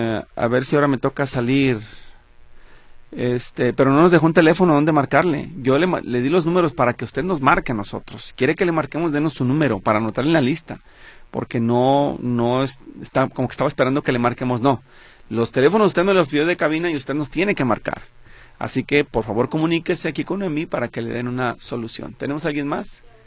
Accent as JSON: {"language": "Spanish", "town": "Sayula", "region": "Jalisco", "country": "Mexico", "said": "soy de Sayula, Jalisco."}